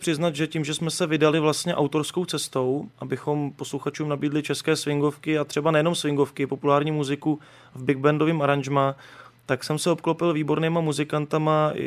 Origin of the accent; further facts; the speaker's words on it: Prague, Czechia; Já jsem rodilej Pražák, já žiju na sídlišti od dětství a já Prahu miluju.